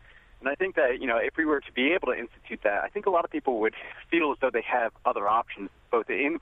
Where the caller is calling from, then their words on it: Highland Park, New Jersey, United States; Oh, I'm from Highland Park, New Jersey, actually.